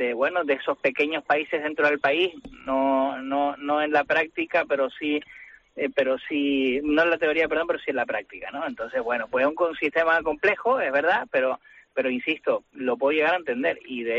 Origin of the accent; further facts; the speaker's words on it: Canary Islands, Spain; nosotros como canarios